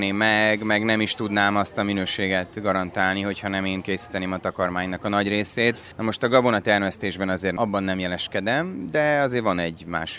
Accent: Satu Mare, Satu Mare County, Romania; Tömbházban nőttem föl, városba, Szatmáron.

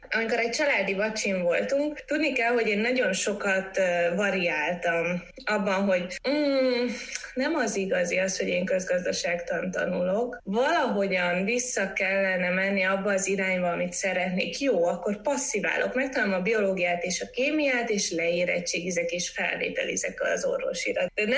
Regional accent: Veszprém, Veszprém County, Hungary; Én veszprémi vagyok, és születtem.

